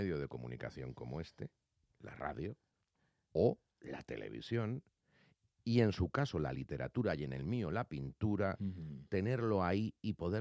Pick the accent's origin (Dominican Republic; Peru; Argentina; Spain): Spain; Madrid, Community of Madrid; Soy madrileño y madrileño moriré. Mi estado ideal sería a caballo entre Madrid y Málaga.